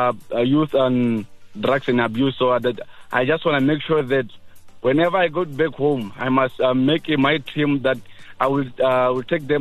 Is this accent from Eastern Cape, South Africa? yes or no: no; Venda, Limpopo, South Africa; I'm from Venda, but currently at Lipalaleba at work.